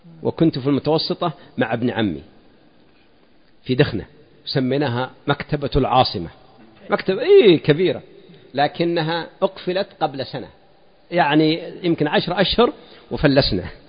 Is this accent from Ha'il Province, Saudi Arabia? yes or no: no; Al Ghat, Riyadh Province, Saudi Arabia; المحطة الأولى كانت في قرية يقال لها الغاط، يمكن يزعمون على الإخوان كانت قرية، لم تعد قريتنا الآن، أنا شبيت وكبرت وهي شبت وكبرت وأصبحت مدينة.